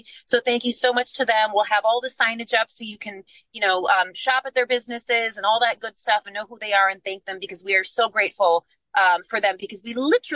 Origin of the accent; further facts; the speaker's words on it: Oshkosh, Wisconsin, United States; And so it's really exciting to get to see Oshkosh, you know, my hometown, embracing and enjoying and celebrating this festival.